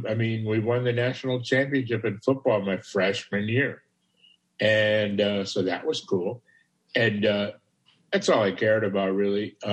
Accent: Chicago, Illinois, United States; Yeah, I was in college, you know, of course, born and raised in Chicago.

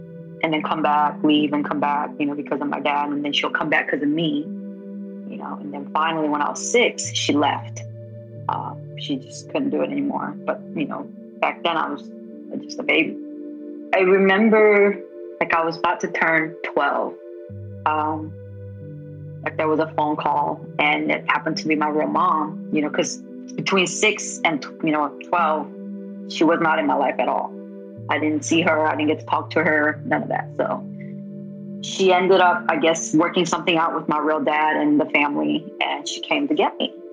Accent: South Korea; I was born here in Korea, 1982. I don't have any like good childhood memories here.

